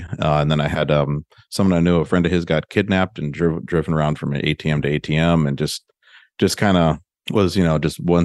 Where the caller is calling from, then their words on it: Austin, Texas, United States; also born or lived in Chicago; Austin, Texas. Although I used to live in Chicago, so I moved just two months ago.